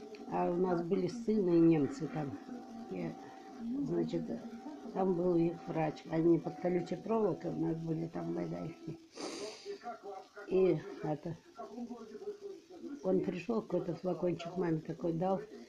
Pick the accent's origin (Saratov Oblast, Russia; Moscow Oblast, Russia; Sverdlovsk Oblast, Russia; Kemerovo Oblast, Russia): Kemerovo Oblast, Russia; Novokuznetsk; born there; Родилась в городе Сталинске.